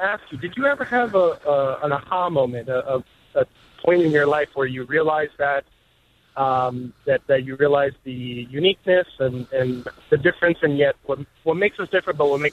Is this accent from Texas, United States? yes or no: no; Miami, Florida, United States; I was born and raised in Miami by Cuban parents, but I never really left Miami